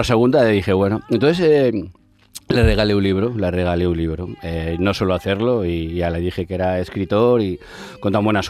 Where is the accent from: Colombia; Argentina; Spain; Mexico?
Spain; Bilbao, Basque Country; Yo soy de Bilbao